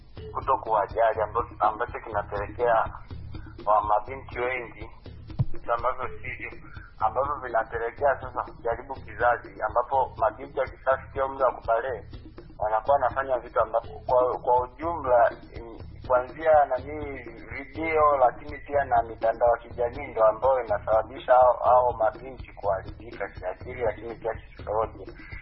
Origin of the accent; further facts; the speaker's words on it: Mbeya, Tanzania; natokea Mbeya, Tanzania.